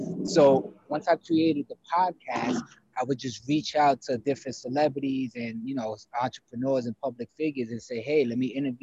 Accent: New York City, New York, United States; also born or lived in Paterson, New Jersey / Tampa, Florida; now in Los Angeles, United States; I grew up in the Bronx, New York City. You know what I'm saying? Shout out to New York. Lived in Paterson, New Jersey. Lived in Tampa, Florida. And now I'm out here in LA doing my thing.

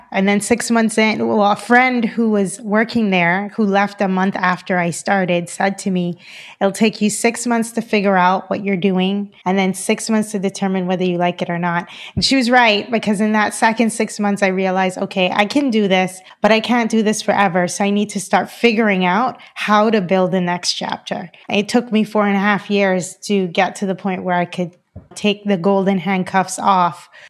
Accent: Cayman Islands; moved away as an adult; also born or lived in Georgia, United States / Boston, United States; So I am originally from the Cayman Islands. So I started off growing up in the Cayman Islands. I went to college in the South.

